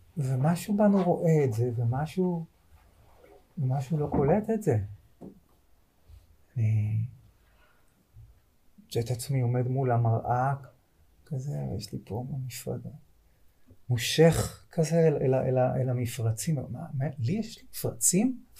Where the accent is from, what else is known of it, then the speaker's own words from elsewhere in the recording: Holon, Tel Aviv District, Israel; בחולון, העיר שגדלתי בה